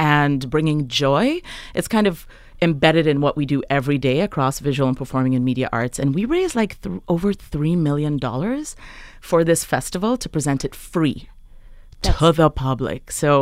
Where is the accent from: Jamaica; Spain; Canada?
Jamaica; now in Brooklyn, United States; I'm originally from Jamaica, and, you know, I just see so many of my people here